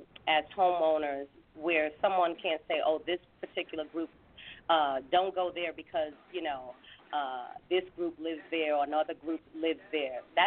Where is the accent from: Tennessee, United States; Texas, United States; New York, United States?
New York, United States; I'm living in New York, which is my hometown.